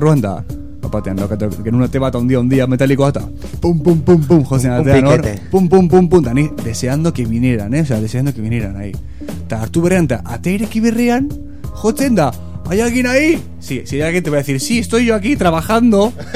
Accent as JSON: {"language": "Spanish", "town": "Burgos", "region": "Castile and León", "country": "Spain", "said": "Tío, somos de Burgos... Pero que sepas que sintonizamos vuestra radio."}